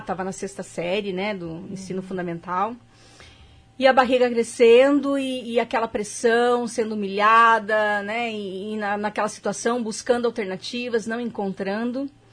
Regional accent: Paraná, Brazil; also born or lived in Santa Catarina; Eu nasci em Santa Catarina, me criei no Paraná, no oeste do Paraná

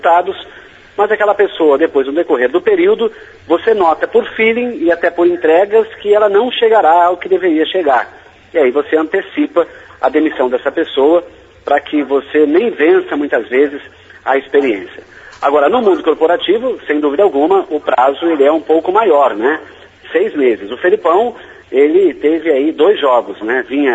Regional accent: Brazil; eu sou brasileiro, mas eu tenho as minhas dúvidas

